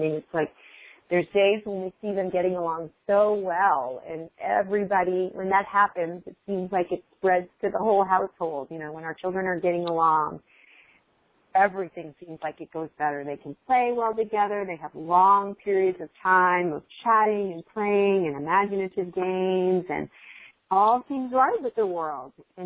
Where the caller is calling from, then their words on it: Austin, Texas, United States; I'm calling from Austin, Texas.